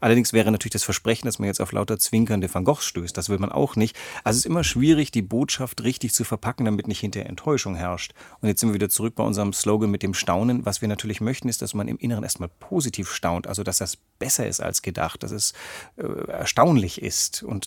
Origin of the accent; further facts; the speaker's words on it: Greece; Ich bin in Griechenland groß geworden.